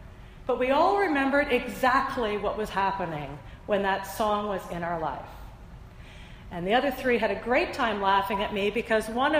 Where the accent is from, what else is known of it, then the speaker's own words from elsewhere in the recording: Canada; I remember the pride I had in being a Canadian